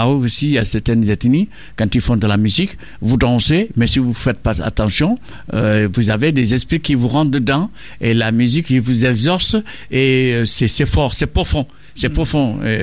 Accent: Senegal; mais moi, je suis chez moi au Maroc. Et ils savent déjà que je suis sénégalais

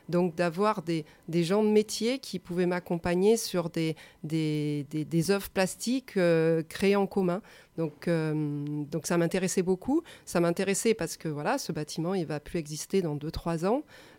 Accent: Marseille, Provence-Alpes-Côte d'Azur, France; moi je suis marseillaise aussi en plus

